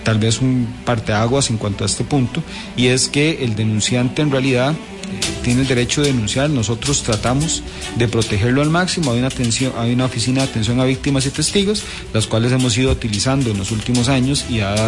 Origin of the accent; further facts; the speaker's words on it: Costa Rica; yo considero que como costarricenses tenemos la obligación moral y ética de hacerlo